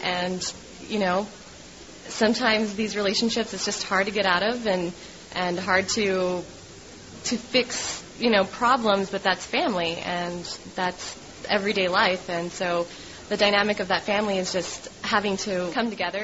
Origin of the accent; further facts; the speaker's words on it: Roswell, New Mexico, United States; now in Albuquerque, United States; I live in Albuquerque. I am from Roswell, born and raised. I'm a Coyote.